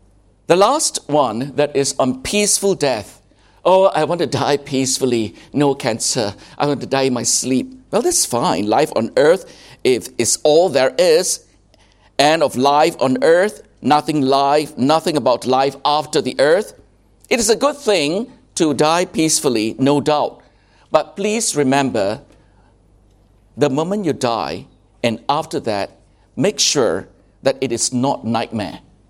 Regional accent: Johor Bahru, Johor, Malaysia; Some of you have been to Johor Bahru. Well, that's my hometown, Johor Bahru.

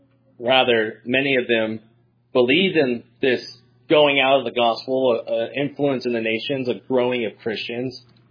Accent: United States; I don't know, growing up in America, like, it's just getting worse.

